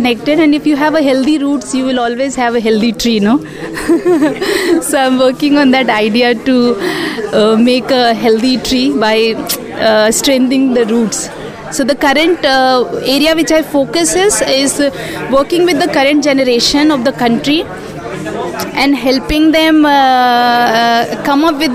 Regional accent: Bodh Gaya, Bihar, India; I feel very connected to my hometown, which is Bodh Gaya.

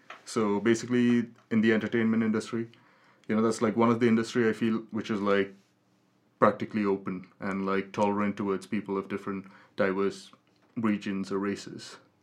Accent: Kerala, India; English is a second language; But I definitely want to go to Hollywood and represent India, being an Indian. Also being a Malayali.

